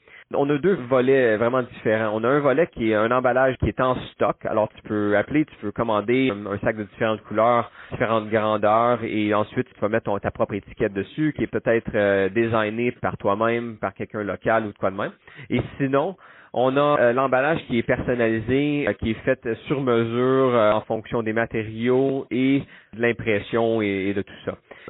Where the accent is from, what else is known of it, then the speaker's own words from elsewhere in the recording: Quebec, Canada; Oui, je viens du Québec moi-même. J'ai beaucoup de famille là-bas